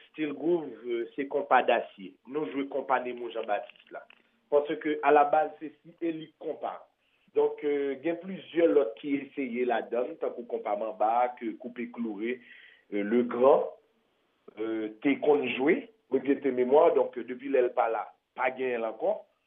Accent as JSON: {"language": "French", "country": "Haiti", "said": "que nous sommes des Haïtiens qui ont un objectif pour nous jouer musique"}